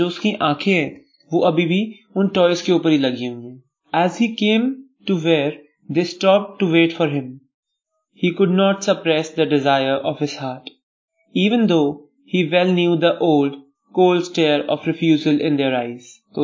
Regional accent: Delhi, India; और मैं दिल्ली का रहने वाला हूँ। एट प्रेजेंट मैं BPIT कॉलेज से BTech इन कंप्यूटर साइंस पढ़ रहा हूँ।

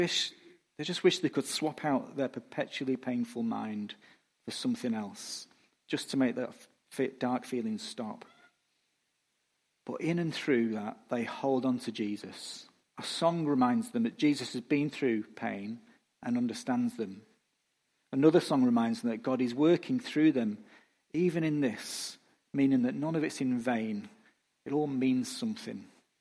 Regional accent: England, United Kingdom; I'm an English white male, you know. I'm genetically predisposed to being reserved.

